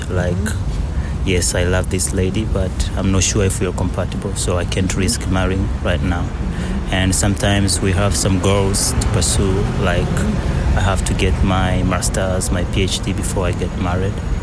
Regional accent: Tanzania; I'm from Tanzania.

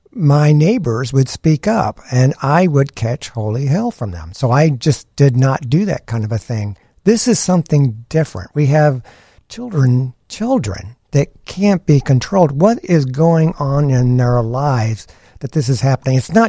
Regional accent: Houston, Texas, United States; But I grew up in Houston.

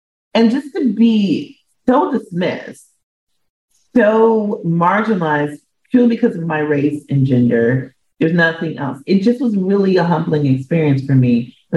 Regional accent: Minneapolis, Minnesota, United States; I grew up in Minneapolis, Minnesota, yep, where I was used to being the only chocolate drop in the room.

